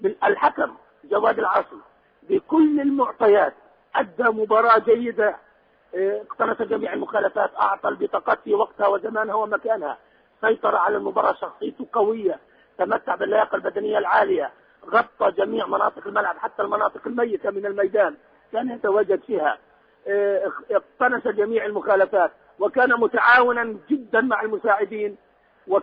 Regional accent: Palestine; ونحن كلنا فلسطينيين

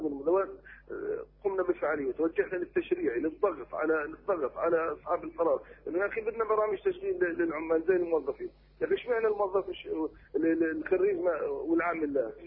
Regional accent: Palestine; ولكن أيضا بإمكاننا نحن كفلسطينيين أن نقدم بعض الحلول

